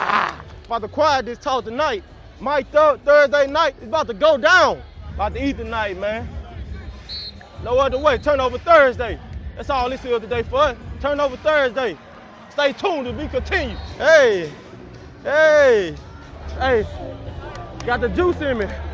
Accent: Hammond, Louisiana, United States; Shout out to my hometown, man. Hammond, Louisiana, bruh. It's for them. Hammond and my family, man.

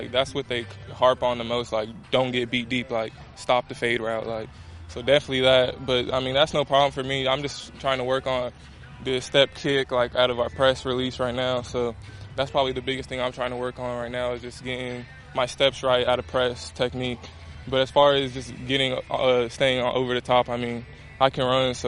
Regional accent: California, United States; It was definitely a lot faster than when I'm from Cali, so, you know, the humidity and all that kicks in too

